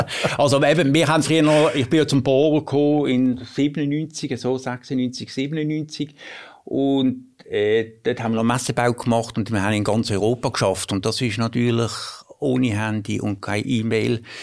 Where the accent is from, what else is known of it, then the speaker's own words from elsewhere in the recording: Basel, Basel-Stadt, Switzerland; Ich bin in Basel geboren. Im Neubad, so der klassische Aussenquartier-Junge. Genau, ich bin dort zur Schule.